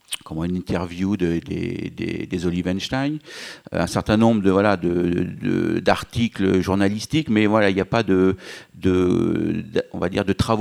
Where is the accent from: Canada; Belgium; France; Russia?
France; Caen, Normandy; moi plutôt sur la basse Normandie, parce que je suis plutôt de Caen